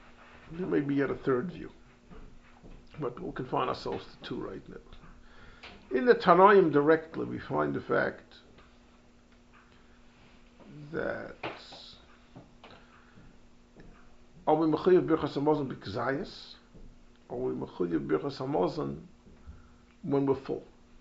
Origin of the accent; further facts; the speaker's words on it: New York City, New York, United States; also born or lived in Jerusalem; I'm a New Yorker. I've lived in the city my entire life, except a few years that I was zeicher to live in Yerushalayim.